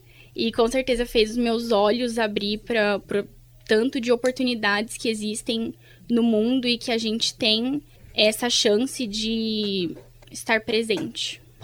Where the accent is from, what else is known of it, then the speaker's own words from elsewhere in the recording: Brazil; eu sou do Brasil